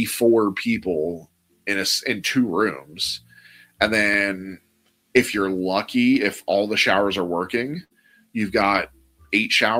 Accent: Florida, United States; Listen, I grew up in Florida. That was daily life in Florida.

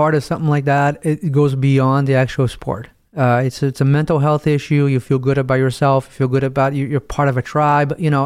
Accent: Brazil; now in United States; when I moved from Brazil to Tennessee, so I got in, obviously playing Brazil, I knew how to kick a soccer ball, right?

